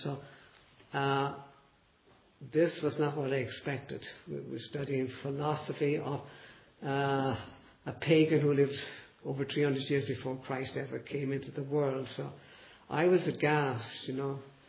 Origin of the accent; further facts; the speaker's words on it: Dublin, Leinster, Ireland; I grew up in Dublin, Ireland, in a very devout Catholic family.